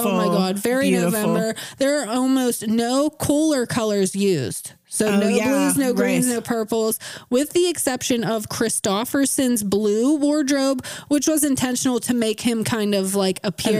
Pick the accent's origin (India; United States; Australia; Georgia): United States; Pennsylvania; There's that twang again. I am from Pennsylvania.